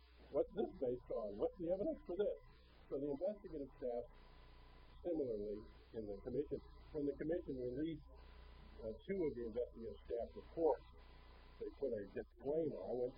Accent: Virginia, United States; when I grew up in Falls Hill, the Falls Hill and the bedroom community of the CIA, the NSA, the CIA, the Pentagon.

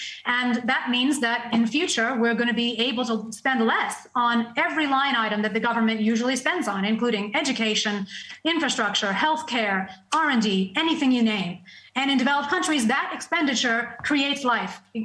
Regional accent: United States; now in Australia; We saw it in the witch hunts in the U.S., my home country, although I'm a naturalized Australian now.

